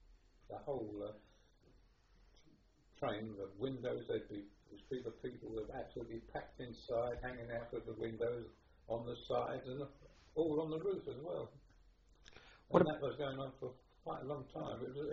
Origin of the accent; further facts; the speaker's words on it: London, United Kingdom; born there; I was born in London.